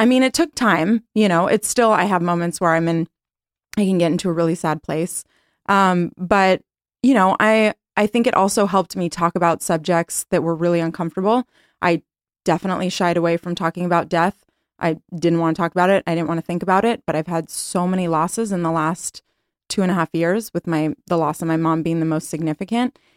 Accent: California, United States; But yeah, I grew up in the Bay Area. I went to UCLA.

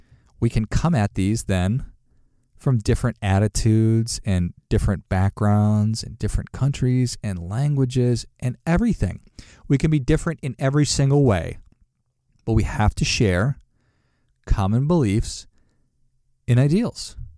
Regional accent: Minnesota, United States; Because my family voted Democrat because we're from Minnesota.

